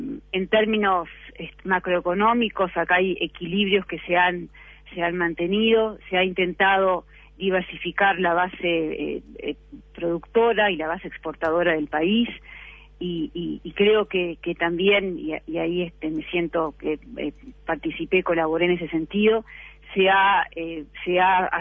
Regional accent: Uruguay; Como uruguayo, todos sabemos que la inflación está por encima

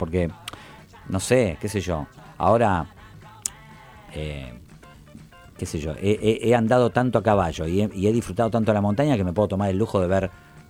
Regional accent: Córdoba, Argentina; also born or lived in Mar del Plata; Bueno, yo me crié en Córdoba, que es, digamos, un lugar de montaña, obviamente. Nací en Mar del Plata, pero me crié en Córdoba.

